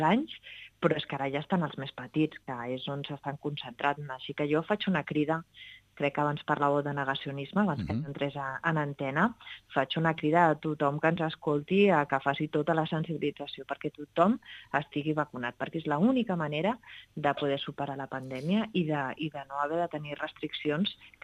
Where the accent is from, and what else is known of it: Catalonia, Spain